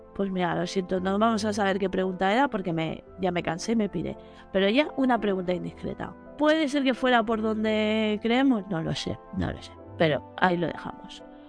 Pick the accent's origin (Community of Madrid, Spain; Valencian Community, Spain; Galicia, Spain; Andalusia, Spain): Valencian Community, Spain; Valencia; yo soy de Valencia